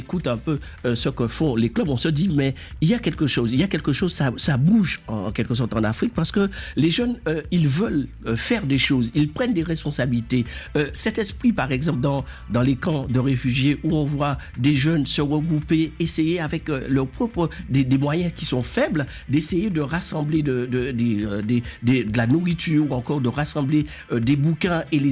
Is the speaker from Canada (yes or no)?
no; Guadeloupe; comme tu le sais, je suis de Guadeloupe